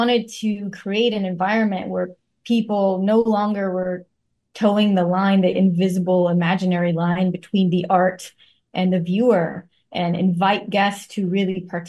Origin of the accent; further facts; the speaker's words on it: India; I mean, you know, I'm Indian.